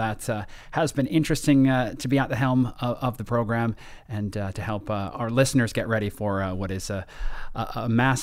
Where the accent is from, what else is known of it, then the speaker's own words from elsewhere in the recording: Canada; Always interesting as a Canadian to look at the magnitude of the U.S. election